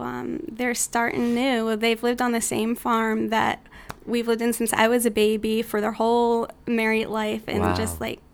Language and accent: English; Maryland, United States; We're both from Maryland.